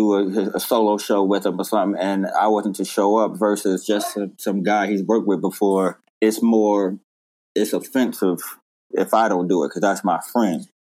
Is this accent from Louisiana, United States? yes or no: no; Brooklyn, New York, United States; because we're from the same area. He's from Marcy. I'm from Sumner Project.